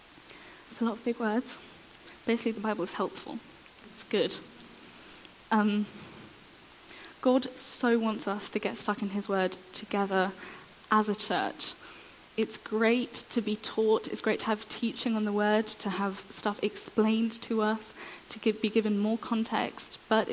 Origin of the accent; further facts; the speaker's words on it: Jerusalem, Jerusalem District, Israel; I'm from Jerusalem. I was born and raised there, as was most of my family.